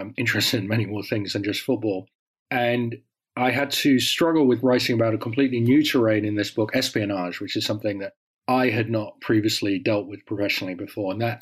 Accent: Netherlands; Well, I grew up in Holland as Blake did.

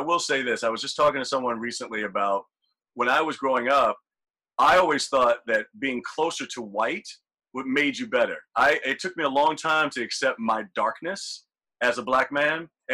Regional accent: the South, United States; And I just remember growing up in the South, my mom would always say, I don't understand why folks will have this beautiful car, but yet they live in a shack.

